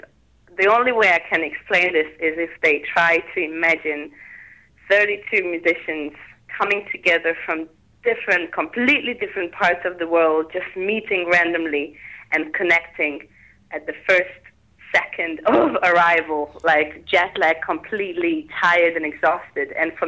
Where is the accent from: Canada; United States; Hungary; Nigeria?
Hungary; Budapest; So I was born and raised in Budapest, and I'm a musician too.